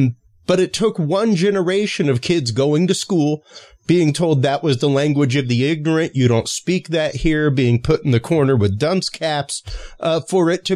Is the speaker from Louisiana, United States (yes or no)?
yes; Louisiana, United States; the example that I give is I'm Cajun. My mother is 100% Cajun.